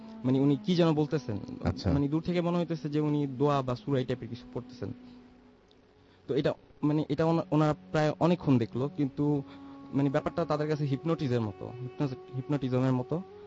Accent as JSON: {"language": "Bangla", "town": "Dhaka", "region": "Dhaka Division", "country": "Bangladesh", "said": "From Moghbazar."}